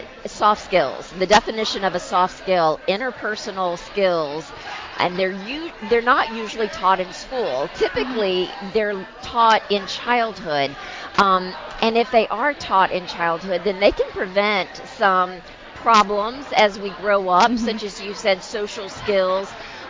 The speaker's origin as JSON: {"language": "English", "region": "the South", "country": "United States", "said": "We're from the South."}